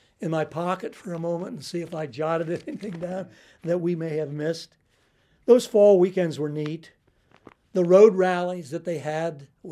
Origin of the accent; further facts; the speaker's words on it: Montoursville, Pennsylvania, United States; sold the homes, washed my hands, and came back to my hometown. That's the guy from Jersey's song, and Montoursville, my hometown, and we're happy there.